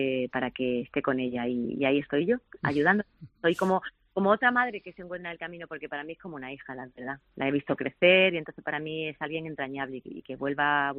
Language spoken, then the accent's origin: Spanish; Málaga, Andalusia, Spain; que soy malagueña